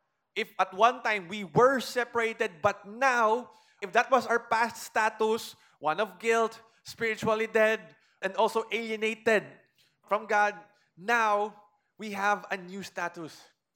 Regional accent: Philippines; But for us, Filipinos, even if I go to Singapore, I don't have the full rights of being a Singaporean citizen.

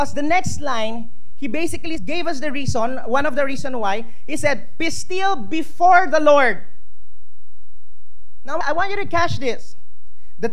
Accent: Philippines; as a Filipino, you know, growing up in this nation

